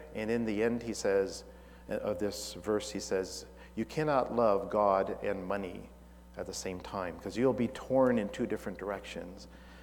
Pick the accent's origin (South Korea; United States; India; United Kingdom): India; I grew up in India